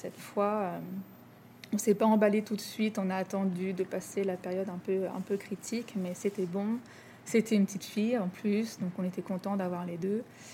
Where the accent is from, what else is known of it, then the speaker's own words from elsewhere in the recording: Rouen, Normandy, France; now in Paris, France; parce que j'ai grandi à Rouen, en Normandie, j'avais du mal à me projeter à Paris toute ma vie.